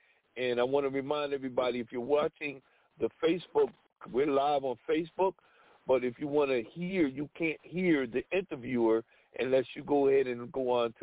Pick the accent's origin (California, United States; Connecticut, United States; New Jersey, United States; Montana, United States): New Jersey, United States; Yeah, I'm from Jersey